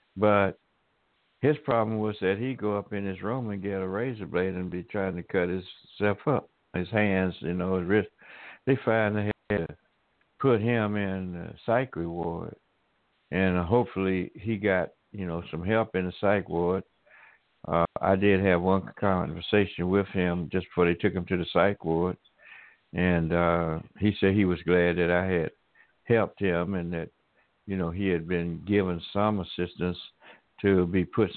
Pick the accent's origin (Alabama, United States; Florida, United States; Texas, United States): Alabama, United States; I've seen a lot of cotton and corn growing up in Alabama